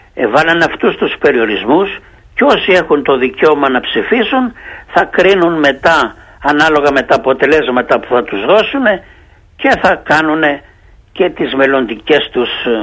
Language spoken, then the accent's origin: Greek; Greece; born there; εγώ, ο οποίος γεννήθηκα στην Ελλάδα και έχω εξασκήσει την ψηφοφορία